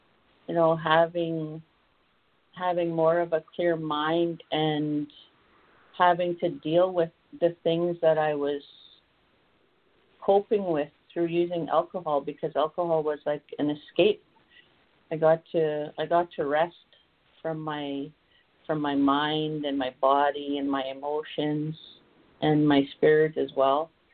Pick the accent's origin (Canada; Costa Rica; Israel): Canada; Manitoba; I'm from the Manitoba area. I'm indigenous to Manitoba on both sides of my family, on my dad's side and my mother's side.